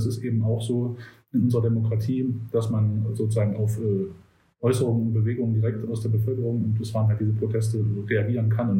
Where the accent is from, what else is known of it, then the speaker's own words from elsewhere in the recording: Jena, Thuringia, Germany; Und davor gab es auch eine große Spontan-Demonstration in Jena, in meiner Heimatstadt.